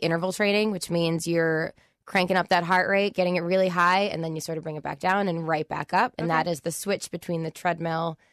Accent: King of Prussia, Pennsylvania, United States; also born or lived in Boston; Yeah. So I grew up in King of Prussia. I was there for the majority of my life. And then my military family got transferred up to Boston, where my mom is from.

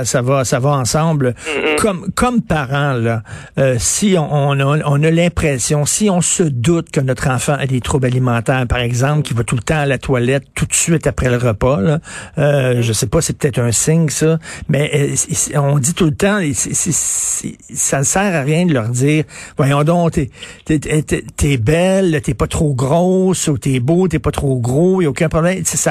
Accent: Verdun, Quebec, Canada; Moi, je viens de Verdun

